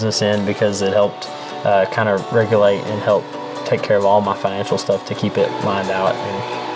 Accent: Berea, Kentucky, United States; We are here from Berea. We're a small town where everybody knows everybody. And so farming was just kind of in the blood and something I've always enjoyed.

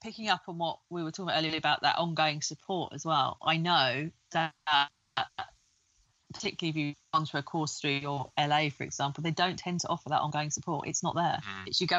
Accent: United Kingdom; We'd have a chat about the weather as we do, because we're British and you talk about the weather all the time.

